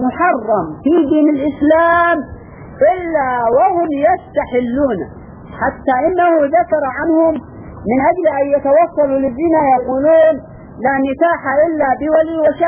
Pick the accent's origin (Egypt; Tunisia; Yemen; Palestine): Yemen; السليحيون عندنا في اليمن أظن